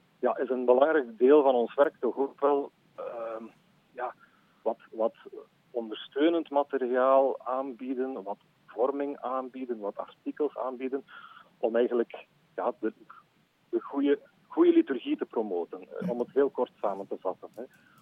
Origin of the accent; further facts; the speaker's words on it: Aalst, East Flanders, Belgium; Ik ben afkomstig uit Aalst.